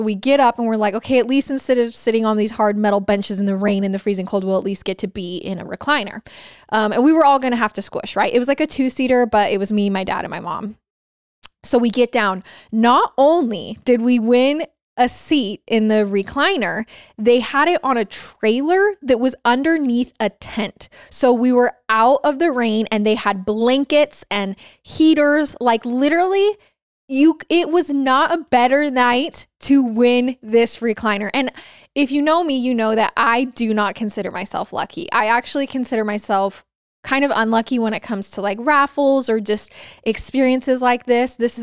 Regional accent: Idaho, United States; So I was sitting with my parents and I'm from Idaho and it was pouring rain and so cold at this football game.

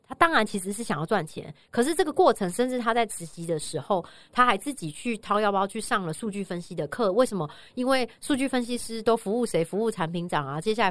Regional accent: Taiwan; 特别是我们都是台湾人嘛

